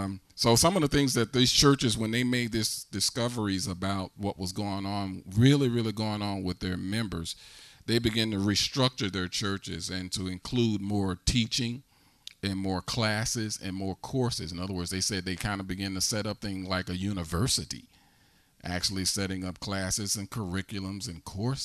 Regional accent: Midwest, United States; You know, I'm from the Midwest, the Bible Belt, and there's just certain things you just got enough fear of God to not to do.

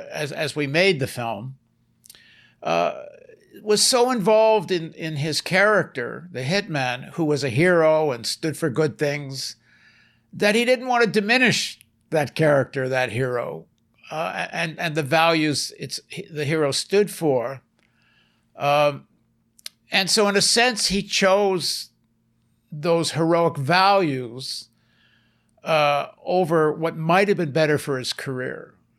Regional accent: Canada; born there; So they came back to Canada, and then I, as a result of that, I was born in Canada.

